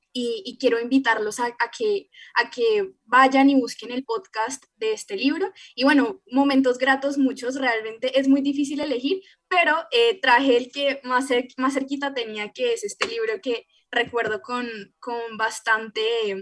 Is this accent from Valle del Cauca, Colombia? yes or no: yes; Cali, Valle del Cauca, Colombia; pues yo soy de Cali y en parte influye que yo sea de Cali para que a mí me guste este libro